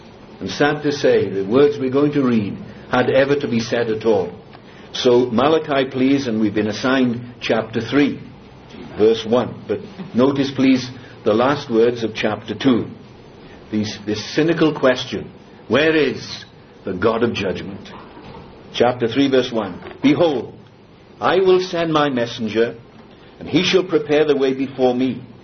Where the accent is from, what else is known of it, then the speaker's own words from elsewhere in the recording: Wales, United Kingdom; I come from Wales, and Wales is the land of song